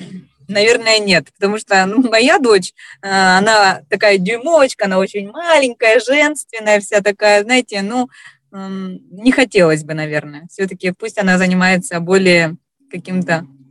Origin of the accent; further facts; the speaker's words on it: Siberia, Russia; moved away; я не так давно, я сибирячка вообще, переехала жить на юг